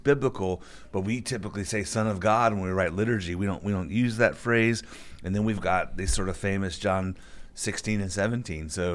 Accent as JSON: {"language": "English", "region": "Bible Belt", "country": "United States", "tie": "born or raised there", "said": "I grew up deep in the Bible Belt. You know, you grew up on the West Coast, but I grew up in the Bible Belt, and all throughout my childhood and teen years"}